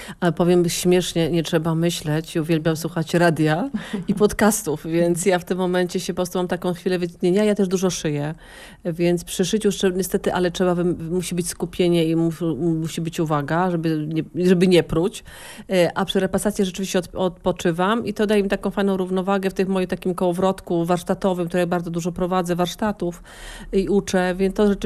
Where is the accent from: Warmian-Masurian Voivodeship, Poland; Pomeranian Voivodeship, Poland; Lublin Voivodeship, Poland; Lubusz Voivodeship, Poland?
Pomeranian Voivodeship, Poland; Ja się wychowałam na Wzgórzu.